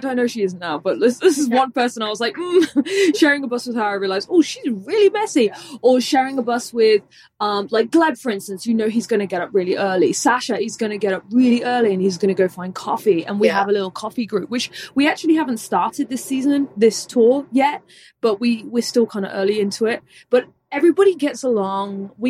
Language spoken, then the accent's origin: English; United Kingdom; now in United States; And I'm a British national, but proud American now. As of December last year.